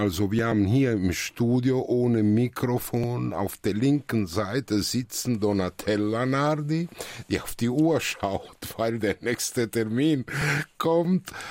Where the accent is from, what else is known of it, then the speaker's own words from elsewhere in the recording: Italy; Ich muss das sagen, ich bin Italiener.